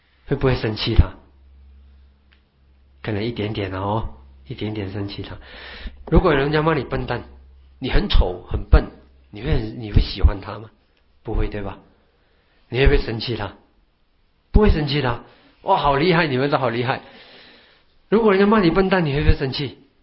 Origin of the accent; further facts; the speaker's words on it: Malaysia; 马来西亚的孩子呢，我从马来西亚来